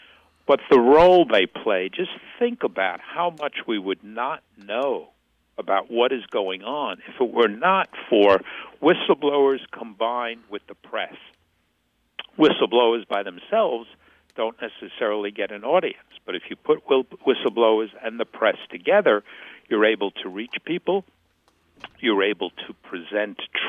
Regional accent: New York, United States; I am from New York, so we're taught to reach high.

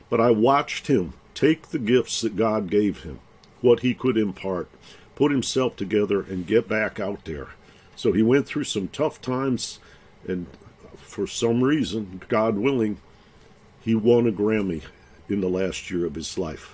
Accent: Detroit, Michigan, United States; I'll start with, in growing up in Detroit

